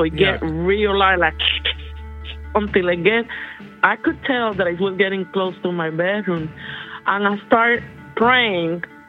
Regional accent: Cincinnati, Ohio, United States; I'm calling from California, but I'm just visiting my daughter I'm from Cincinnati, Ohio, originally.

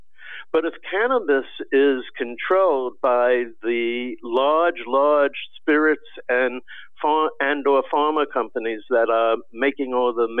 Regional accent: Washington, District of Columbia, United States; I'm in Washington. I grew up in Washington. I've been a Washington business.

